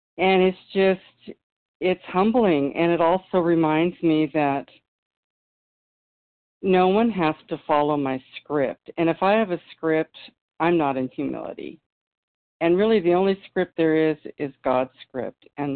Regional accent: Loomis, California, United States; from Loomis, California.

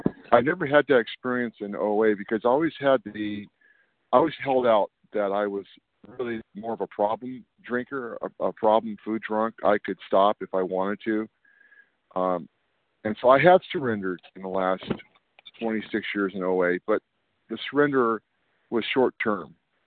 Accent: California, United States; I'm from Northern California, and I am so grateful to be on this call this morning.

